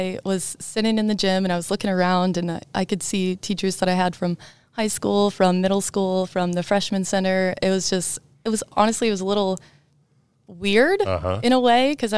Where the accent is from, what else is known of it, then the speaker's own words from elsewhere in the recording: Wayne, Indiana, United States; So I grew up in Wayne. I started out at Chapel Glen Elementary.